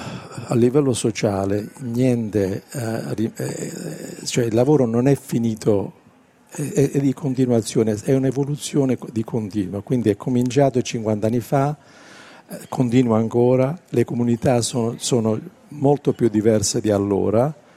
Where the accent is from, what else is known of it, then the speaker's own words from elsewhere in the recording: Apulia, Italy; first language Apulian; Italian is a second language; perché spesso io lo storpeo l'italiano, perché la mia prima lingua è il pugliese.